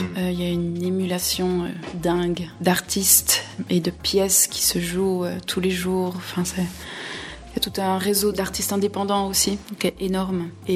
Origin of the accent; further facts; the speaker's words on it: Switzerland; moi j'ai grandi en Suisse, avec tout ce qui va avec.